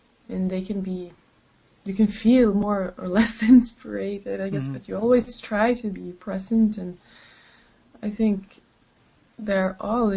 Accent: Ås, Jämtland, Sweden; now in Stockholm, Sweden; Well, I live in Stockholm since a long time now, but originally I come from further up north. It's a small village called Ås, A with a circle and S, in Jämtland, close to the mountains.

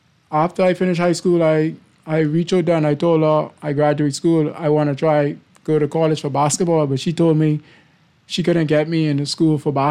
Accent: New York, United States; Well, growing up in Long Island, I like being active and I like competing.

